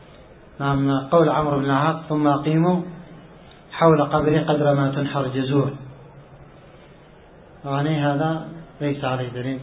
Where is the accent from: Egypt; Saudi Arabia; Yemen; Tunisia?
Yemen; إذن هذه بدعة شامية بدأت من أهل الشام ثم انتقلت، لأن موجودة عندنا في اليمن